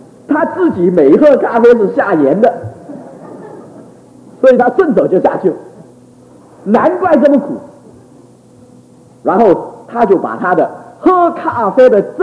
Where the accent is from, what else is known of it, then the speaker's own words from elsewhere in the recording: Taiwan; 我说不是不是，我们是本省人，本省人有一种光荣